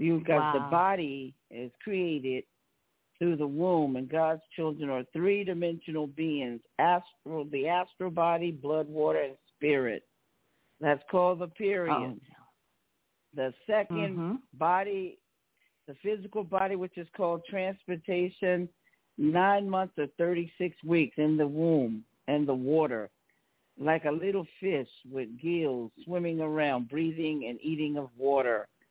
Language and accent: English; New York, United States; now in Las Vegas, United States; I'm a New Yorker, but I currently live in Las Vegas, Nevada right now.